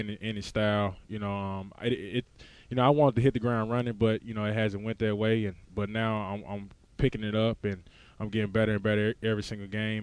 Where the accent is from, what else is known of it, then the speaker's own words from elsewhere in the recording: Mississippi, United States; accent: Mississippi; when I go back, I look how far I've came, you know, the country roads, as you can tell by my accent, of Mississippi